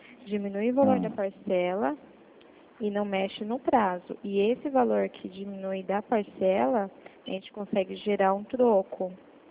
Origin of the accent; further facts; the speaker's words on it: Ourinhos, São Paulo, Brazil; Eu sou de Ourinhos.